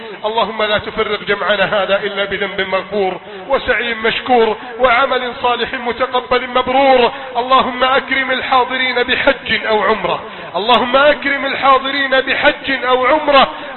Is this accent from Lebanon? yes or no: no; Egypt; بلدنا مصر